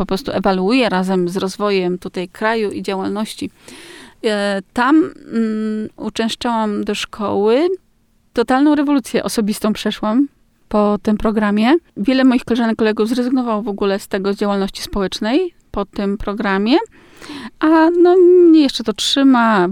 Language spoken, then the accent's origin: Polish; Olsztyn, Warmian-Masurian Voivodeship, Poland; born there; mimo, że jestem miastowa, bo się urodziłam w Olsztynie